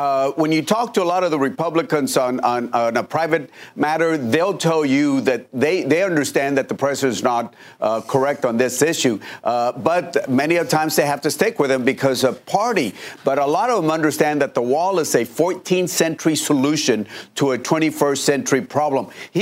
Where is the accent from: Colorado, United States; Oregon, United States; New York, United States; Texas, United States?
Texas, United States; Laredo; In fact, if you look at Laredo, my hometown, on the border, that murder rate is about 2-3 times lower than Washington, D.C.